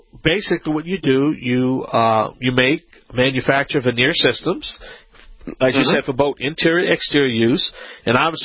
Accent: Louisiana, United States; Hi, welcome America. I'm the Cajun man from the Bayou Land.

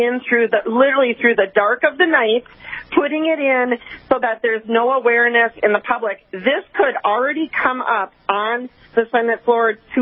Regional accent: Minnesota, United States; As a Minnesotan, let's look at what we can do to prosecute crimes.

